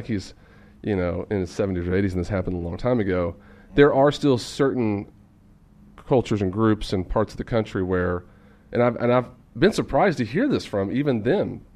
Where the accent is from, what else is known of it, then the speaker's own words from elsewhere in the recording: Amarillo, Texas, United States; also born or lived in Dallas; I grew up in Amarillo, was very sheltered.